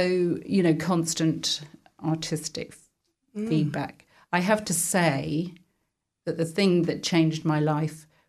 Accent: London, United Kingdom; Oh, yeah, growing up in South London

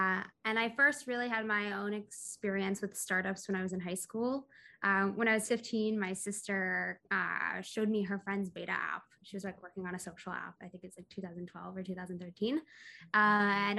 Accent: Massachusetts, United States; I'm from the Boston suburbs. I grew up in the Boston suburbs.

